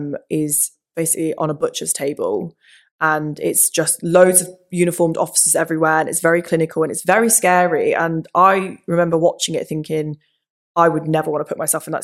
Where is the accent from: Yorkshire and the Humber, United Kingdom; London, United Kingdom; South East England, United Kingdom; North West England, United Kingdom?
South East England, United Kingdom; I grew up in the Thames Valley jurisdiction